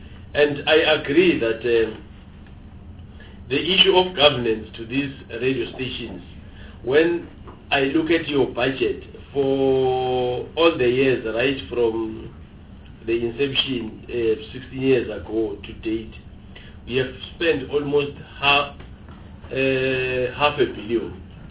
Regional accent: Mpumalanga, South Africa; talking from where I'm coming from, I'm from Mpumalanga

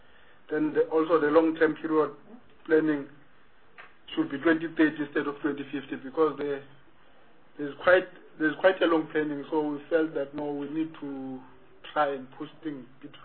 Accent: Soweto, Gauteng, South Africa; we've noticed that here, especially in Soweto, because we are from Soweto

